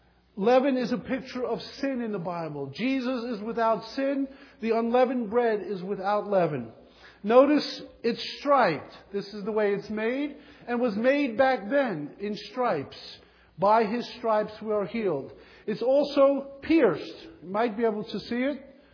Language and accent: English; Bronx, New York, United States; Now, I grew up in the Bronx. I lived in an apartment building.